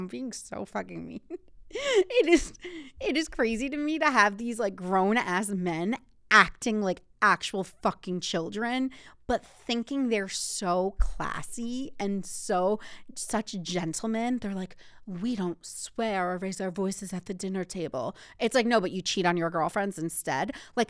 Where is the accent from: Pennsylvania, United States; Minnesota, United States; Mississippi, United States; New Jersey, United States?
New Jersey, United States; I watch Real Housewives of New Jersey because Melissa, Teresa, they're from my hometown, represent.